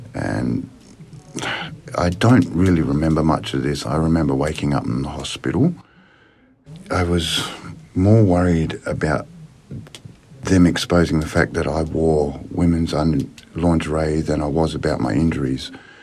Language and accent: English; Kalgoorlie, Western Australia, Australia; I grew up in Kalgoorlie with two younger brothers and one sister. When we were 10 years old, we moved to Perth, which was a real big culture shock, moving from a small Kalgoorlie country at the time to a larger city.